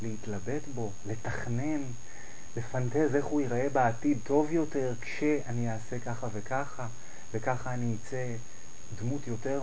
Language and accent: Hebrew; Holon, Tel Aviv District, Israel; גדלתי בחולון, הייתי בצבא.